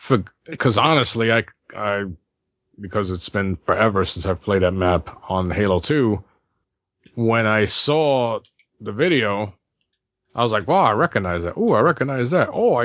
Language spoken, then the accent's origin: English; New York, United States; They're gonna hate us. I'm from New York, so they hate me anyway.